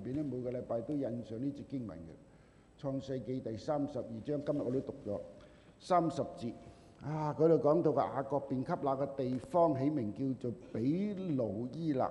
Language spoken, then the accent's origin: Cantonese; Lai Chi Kok, Kowloon, Hong Kong; 我喺荔枝角長大噶